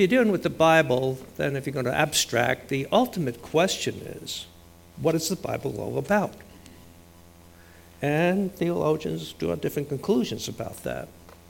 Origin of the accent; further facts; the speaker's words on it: New Jersey, United States; accent: Jersey; He hadn't yet picked up my Jersey accent.